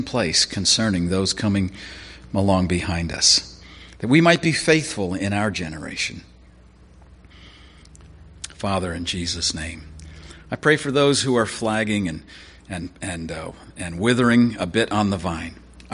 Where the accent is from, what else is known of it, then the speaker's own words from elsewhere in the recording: Canada; I can't because I'm a Canadian.